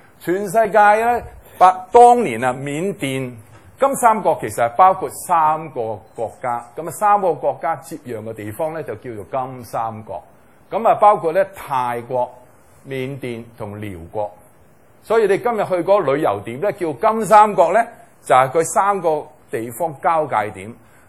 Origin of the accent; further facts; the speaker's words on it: Hong Kong; 其实我去到佢当中，佢哋唔会叫我香港人啊，又唔会叫我中国人啊